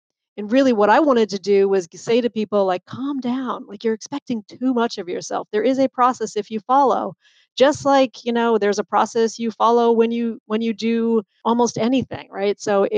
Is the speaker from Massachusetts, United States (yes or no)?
yes; Boston, Massachusetts, United States; accent: Boston; You heard my Boston accent there for half a second.